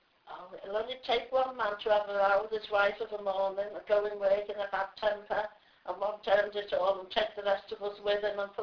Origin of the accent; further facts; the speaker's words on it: Liverpool, North West England, United Kingdom; I was born in Anfield, the same area I live in now, yeah. Never moved away from it.